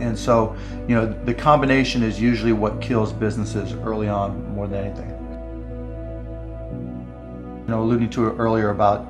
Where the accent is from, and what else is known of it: Pittsburgh, Pennsylvania, United States; born or raised there